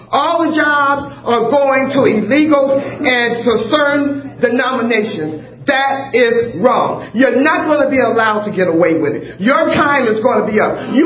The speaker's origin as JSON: {"language": "English", "country": "United States", "said": "I'm an American citizen. My people have been here since the start of this country."}